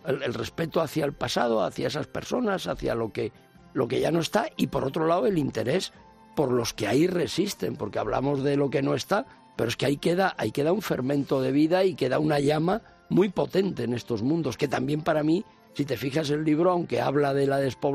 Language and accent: Spanish; Madrid, Community of Madrid, Spain; yo soy un madrileño, como buena parte de los madrileños, hijo o nieto de migrantes y además de lugares muy dispares de España